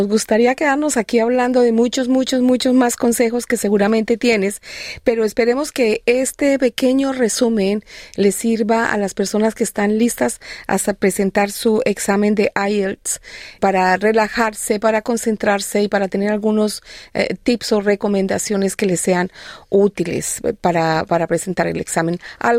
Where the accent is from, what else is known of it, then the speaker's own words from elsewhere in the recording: Colombia; now in Australia; yo soy de Colombia, y tachar se ve muy mal. A mí me costó mucho trabajo cuando llegué a Australia